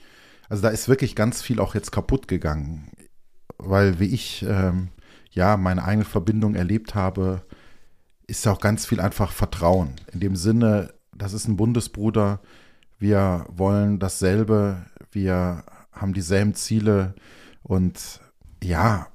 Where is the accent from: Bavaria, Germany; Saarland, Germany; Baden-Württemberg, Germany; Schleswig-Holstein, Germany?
Baden-Württemberg, Germany; Stuttgart; born there; ich bin gebürtiger Stuttgarter und bin dann zigmal umgezogen.